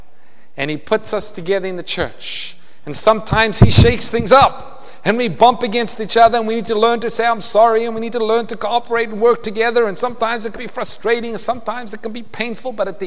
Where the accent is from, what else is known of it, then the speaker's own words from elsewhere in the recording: South Africa; I'm from South Africa. And one of the things we like to do growing up in South Africa is we would go to something called a scratch patch.